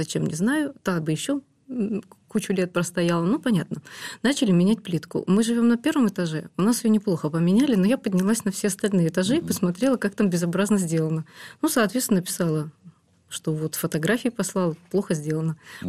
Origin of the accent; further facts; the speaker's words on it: Semey, Abai Region, Kazakhstan; born there; а я родилась в Семипалатинске на ядерном полигоне. Отец у меня был начальником штаба